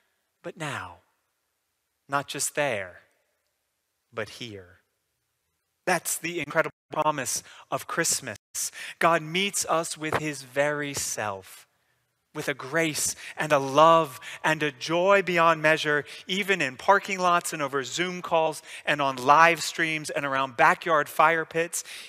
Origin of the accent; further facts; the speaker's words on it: the South, United States; being a Southerner myself